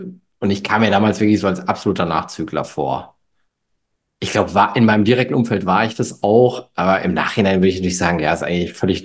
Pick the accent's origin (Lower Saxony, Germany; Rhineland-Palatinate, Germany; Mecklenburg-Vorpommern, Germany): Rhineland-Palatinate, Germany; Mainz; ich komme ja aus Mainz, hatte logischerweise Mainzer Kennzeichen